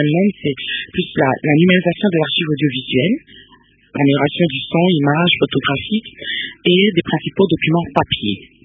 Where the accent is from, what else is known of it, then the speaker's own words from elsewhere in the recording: DR Congo; la République démocratique du Congo, qui est mon pays d'origine